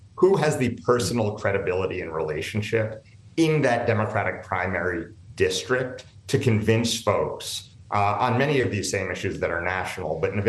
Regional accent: New York, United States; as a New Yorker

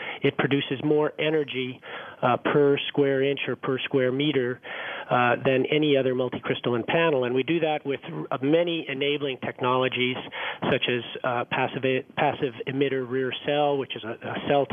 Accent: United States; And I've had friends, I'm American, I've had friends contact me

